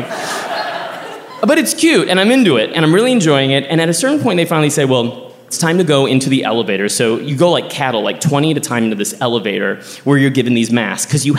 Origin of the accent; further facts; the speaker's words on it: Texas, United States; Every time I visit my home state, Texas, every time I'm there, like, I feel this weight come off me.